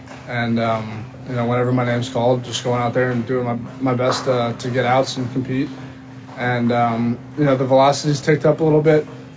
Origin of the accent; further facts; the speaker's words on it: New Jersey, United States; I'm from New Jersey